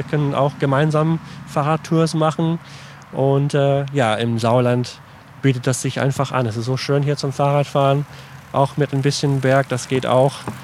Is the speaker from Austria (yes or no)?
no; Scotland, United Kingdom; German is a second language; das trägt man mit Vergnügen als stolze Schotte und sieht immer gut aus, finde ich.